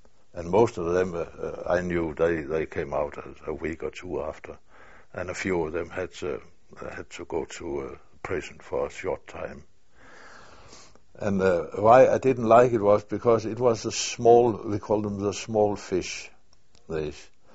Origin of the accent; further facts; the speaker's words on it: Boyorp, Jutland, Denmark; It was in my hometown, Boyorp, it's called, in Jutland.